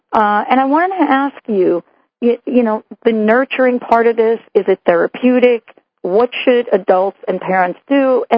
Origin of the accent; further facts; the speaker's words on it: New York, United States; also born or lived in New Jersey; now in Seattle, United States; I moved from the East Coast. I grew up in New York and New Jersey. I moved from the East Coast, and I moved to Seattle